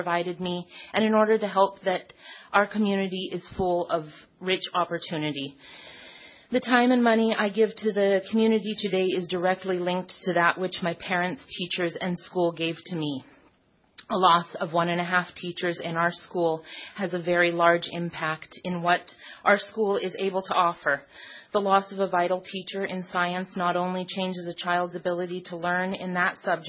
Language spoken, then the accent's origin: English; Ninilchik, Alaska, United States; and I'm from Inilchik.